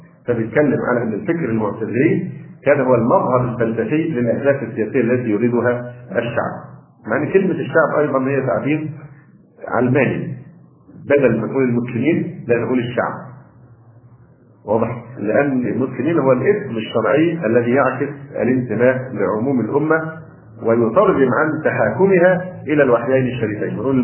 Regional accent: Egypt; انا اعتبر نفسي كمصري

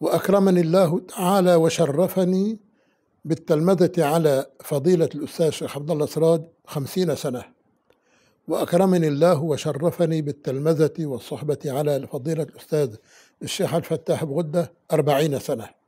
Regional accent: Aleppo, Aleppo Governorate, Syria; في بلدنا حلب.

